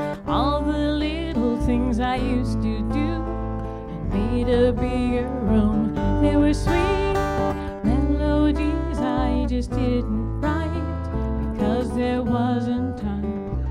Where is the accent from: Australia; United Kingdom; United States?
United States; Plymouth, Massachusetts; I am from the South Shore near Plymouth, Massachusetts.